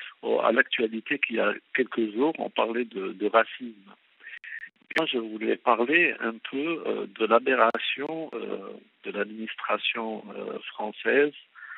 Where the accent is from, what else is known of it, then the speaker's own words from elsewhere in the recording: France; now in Africa; je vis dans un pays arabe, je vis en Afrique, mais je suis français.